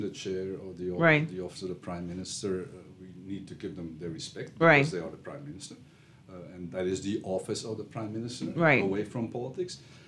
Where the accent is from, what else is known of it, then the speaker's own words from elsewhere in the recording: Bahamas; Yes, because I'm one of them, right? I can use my Bahamian accent if you want me